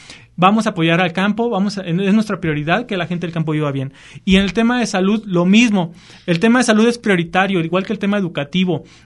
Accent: Jalisco, Mexico; me desgarro la vestidura por los Altos de Jalisco, etcétera, y que mi tierra y por eso.

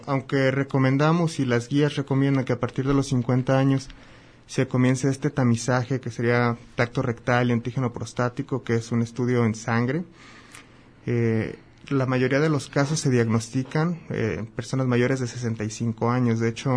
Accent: Mexico; A fin de cuentas somos mexicanos

